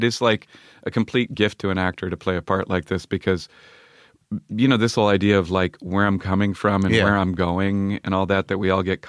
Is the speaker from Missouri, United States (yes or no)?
yes; St. Louis, Missouri, United States; I'm from St. Louis, really.